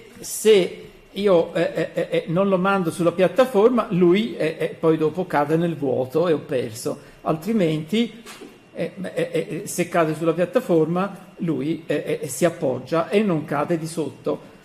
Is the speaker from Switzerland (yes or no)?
yes; Switzerland; questo lo dico io perché sono anche svizzero